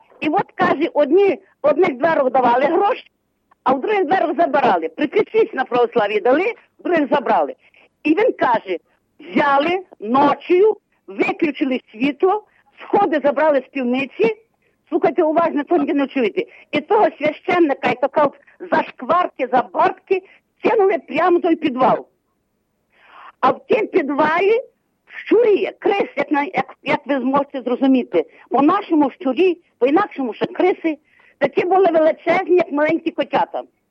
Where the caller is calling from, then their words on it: Lviv Oblast, Ukraine; Я з Львівщини дзвоню.